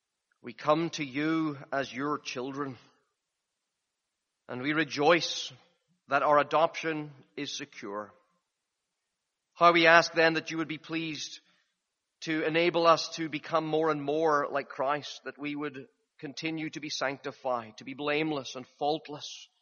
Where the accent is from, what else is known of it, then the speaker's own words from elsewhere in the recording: Northern Ireland, United Kingdom; Whenever I get a chance to meet someone from Northern Ireland, there's an immediate bond. My accent comes back. Some of you have noticed that. And I speak like I do at home.